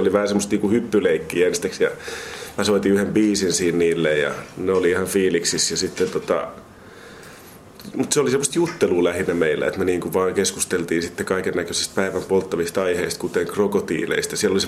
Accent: Riihimäki, Kanta-Häme, Finland; Mä oon kotoisin Riihimäeltä ja me käytiin tuolla Junaliakadun päiväkodissa.

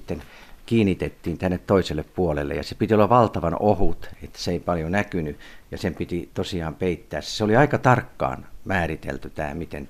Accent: Punkalaidun, Pirkanmaa, Finland; jotka silloin lähinnä siitä kotiseutuni ympäristöstä keräsin. Muutama on kerätty lähikunnista

